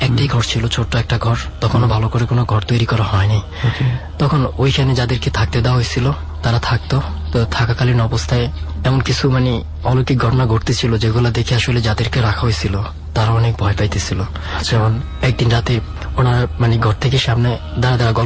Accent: Lalmohan, Barisal Division, Bangladesh; আমার গ্রামের বাড়ি হচ্ছে বলা লালমোহন থানা আর হচ্ছে রঙ্গচ ইউনিয়ন।

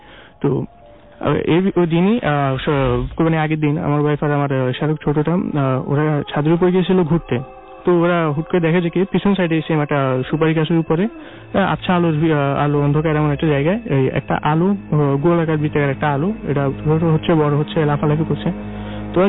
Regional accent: Mirpur, Dhaka Division, Bangladesh; আমি মিরপুর থেকে এসেছি।

